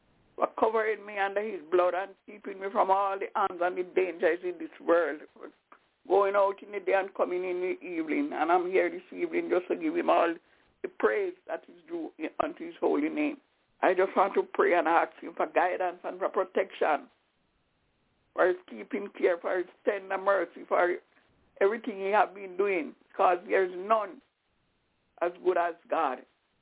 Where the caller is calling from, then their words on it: Albany, New York, United States; I'm calling from Albany, New York.